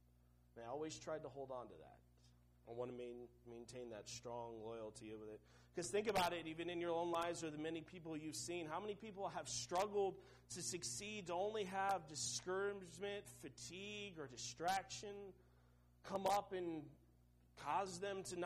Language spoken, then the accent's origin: English; Seattle, Washington, United States; And I come from Seattle, Washington. It rains 9 months of the year.